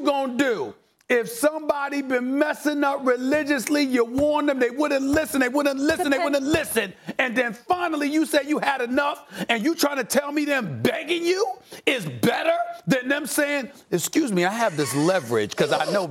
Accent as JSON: {"language": "English", "town": "Queens", "region": "New York", "country": "United States", "said": "Stay with me where I'm going here, because I'm from Queens."}